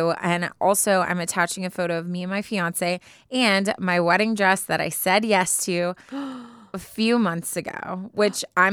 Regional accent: Chicago, Illinois, United States; also born or lived in Michigan; now in Boston, United States; I was born and raised in Chicago, but I've lived in Boston for the past 4 years for work after graduating college in Michigan in 2019.

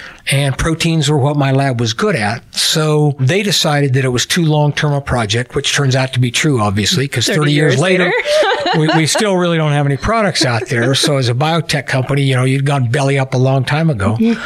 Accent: Wyoming, United States; So I was born and raised in Northern Wyoming.

